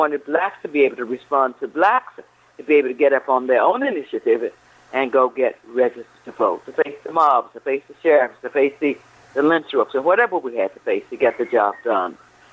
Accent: Mississippi, United States; because growing up in Mississippi, the one thing I knew, that any white could tell you what to do.

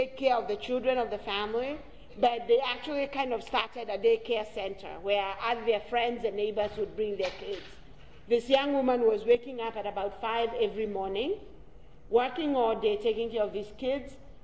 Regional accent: Kenya; born there; I was born in Kenya and I'm a black woman and will die a black woman

